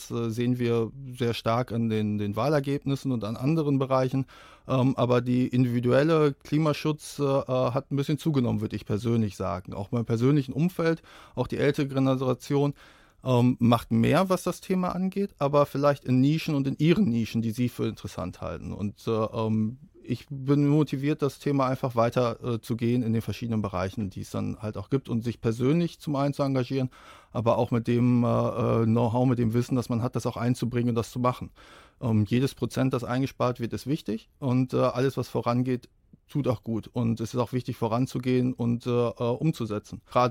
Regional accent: Dortmund, North Rhine-Westphalia, Germany; Ich bin hier aufgewachsen in Dortmund, bin Dortmunder

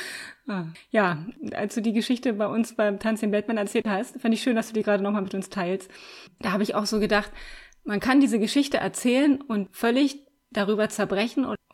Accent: Münster, North Rhine-Westphalia, Germany; Ich komme aus Münster, da fährt man ja sowieso auch immer Fahrrad.

